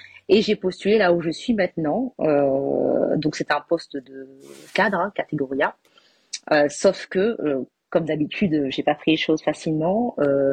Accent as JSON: {"language": "French", "country": "Réunion", "moved": "as an adult", "lives_now": "France", "said": "je suis réunionnaise"}